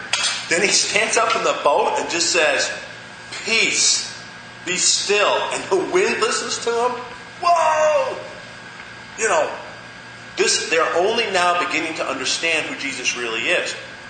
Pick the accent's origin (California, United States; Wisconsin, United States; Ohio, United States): Ohio, United States; I used to sail out in Lake Erie when I grew up in Ohio.